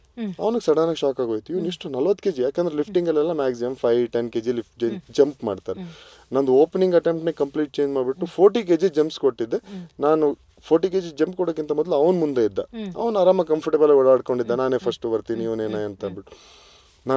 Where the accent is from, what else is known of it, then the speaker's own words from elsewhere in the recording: Kundapura, Karnataka, India; ನಮ್ಮೂರಲ್ಲಿ ನಮ್ಮ ಕುಂದಾಪುರ ನಾನು ಹೇಳಬೇಕು ಅಂತಂದರೆ